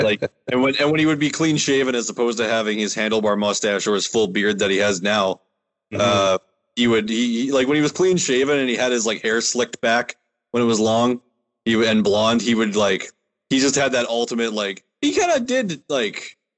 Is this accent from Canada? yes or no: yes; Winnipeg, Manitoba, Canada; And we're from Winnipeg, you idiot